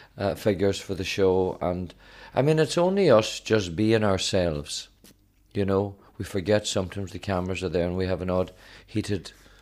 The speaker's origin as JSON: {"language": "English", "country": "Ireland", "tie": "born or raised there", "said": "I think where I live and where I was brought up was a big part to play in how I approach things in life, you know."}